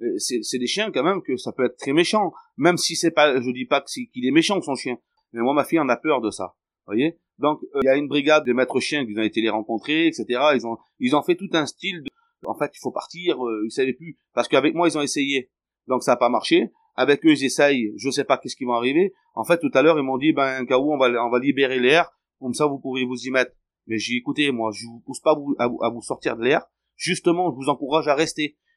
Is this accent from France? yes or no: yes; France; Moi, j'étais à l'école, à Pont-de-Servière. Je suis né ici, moi. Hein. Je suis pas de Tataouine, hein. Je suis d'ici.